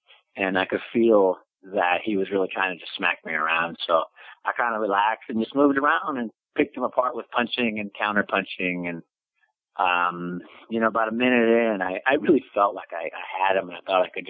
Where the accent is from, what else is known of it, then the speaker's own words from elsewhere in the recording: San Jose, California, United States; The biggest one is this is my hometown. I'm from San Jose.